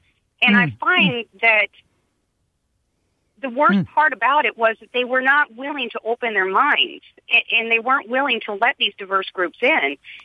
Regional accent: Virginia, United States; And I found, now I'm from Virginia originally, a very diverse community. I grew up with many different races

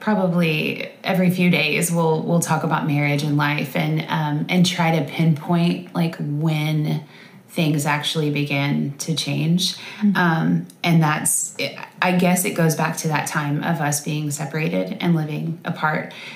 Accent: LaGrange, United States; But I was born and raised here in LaGrange. I have lived here all my life.

